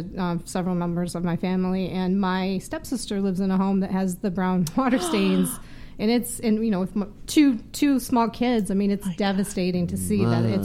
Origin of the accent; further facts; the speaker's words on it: Midwest, United States; And I often kid, I'm from the Midwest.